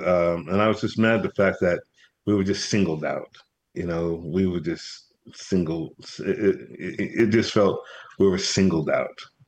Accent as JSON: {"language": "English", "town": "Brooklyn", "region": "New York", "country": "United States", "said": "You know, I'm from Brooklyn."}